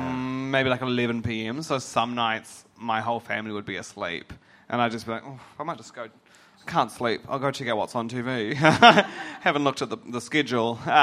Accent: Christchurch, Canterbury, New Zealand; We are from Christchurch and we had to escape.

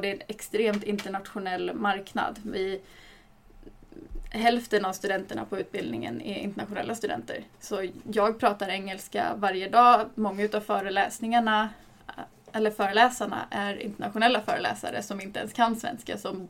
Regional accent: Stockholm, Stockholm County, Sweden; now in Lund, Sweden; jag kommer från Stockholm och jag kände att jag vill flytta ifrån Stockholm.

